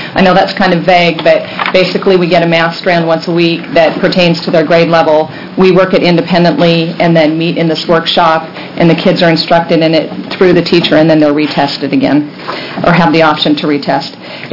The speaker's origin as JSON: {"language": "English", "town": "Canby", "region": "Oregon", "country": "United States", "said": "I'm from Canby, Oregon."}